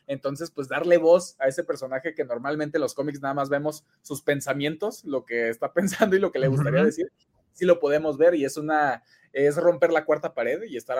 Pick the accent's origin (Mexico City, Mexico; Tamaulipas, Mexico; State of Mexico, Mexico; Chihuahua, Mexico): Chihuahua, Mexico; accent: Chihuahua; Sí, no, lo tengo ahí. Tengo un acento, o sea, rarísimo.